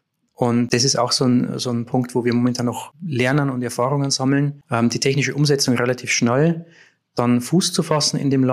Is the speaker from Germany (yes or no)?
yes; Bavaria, Germany; Die meinen wahrscheinlich, ich bin Österreicher, weil ich aus Bayern komme.